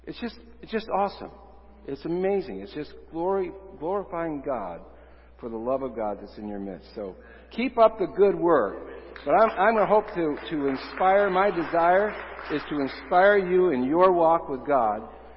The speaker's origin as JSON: {"language": "English", "town": "Geneva", "region": "New York", "country": "United States", "tie": "born or raised there", "said": "I grew up in the Finger Lakes region, so I grew up in a little south of Geneva, New York. It's on the northern tip of Seneca Lake."}